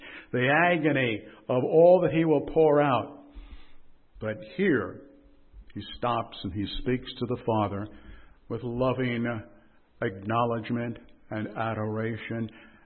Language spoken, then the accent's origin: English; New York, United States; My wife and I grew up on Long Island.